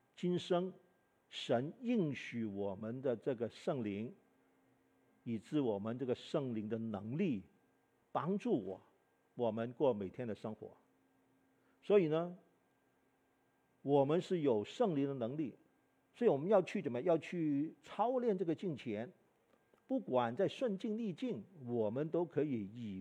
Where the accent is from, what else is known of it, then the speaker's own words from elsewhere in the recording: Hong Kong; 那可能跟我在香港长大的这个背景啊影响我。